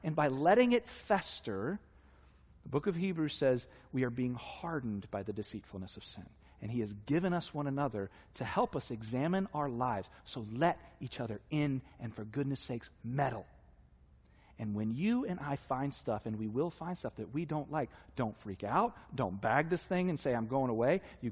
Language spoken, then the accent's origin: English; Virginia Beach, Virginia, United States; I had friends who were Navy SEALs growing up in the Virginia Beach area